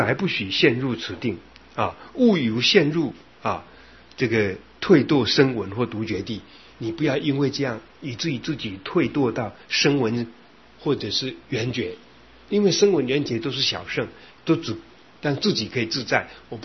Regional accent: China; 我们中国人有一个特质，就是做好事不愿意讲

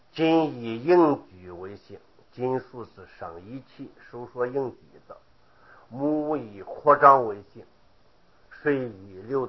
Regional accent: China; 由此可见，古代印度的哲学家有他们的分法，我们中国人也有我们中国人的分法。

